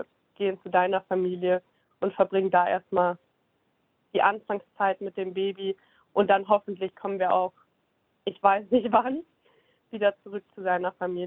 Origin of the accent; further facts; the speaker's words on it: Saxony-Anhalt, Germany; ich komme aus Sachsen-Anhalt